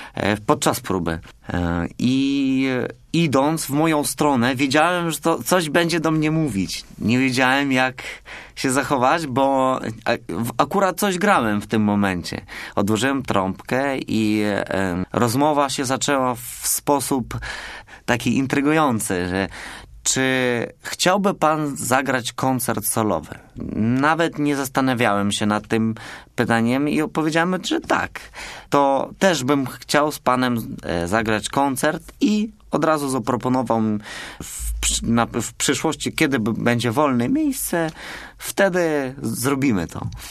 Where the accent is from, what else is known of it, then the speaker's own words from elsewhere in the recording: Lviv, Lviv Oblast, Ukraine; first language Ukrainian; Polish is a second language; jestem z zachodu Ukrainy, jestem z Lwowa, jestem Ukraińcem. Rozmawiam w domu po ukraińsku